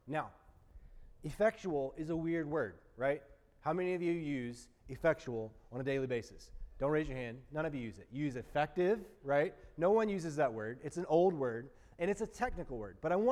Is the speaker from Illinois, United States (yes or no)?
no; Alabama, United States; This would have been like going to my hometown, who none of you have ever heard of, in rural Alabama. We don't even have a stoplight, okay?